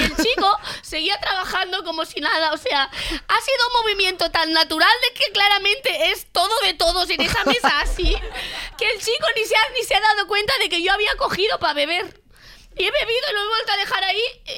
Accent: Catalonia, Spain; como persona catalana esto me

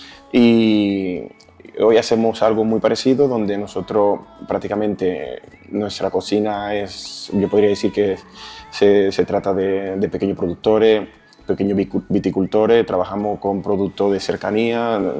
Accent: Dominican Republic; now in Spain; Soy dominicano.

